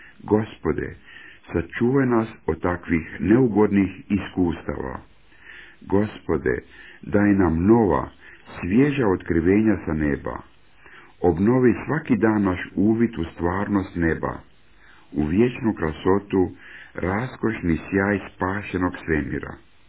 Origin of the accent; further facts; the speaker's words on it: Switzerland; now in United States; ja sam sada Amerikanac, ali ja često žudim za mojim krasnim švicarskim Alpama. Mnogo, mnogo puta. Mnogo puta žudim da mogu ponovno hoditi po tom prekrasnom svijetu Alpi, gdje sam kao dijete često puta provodio školski raspust ili vikend.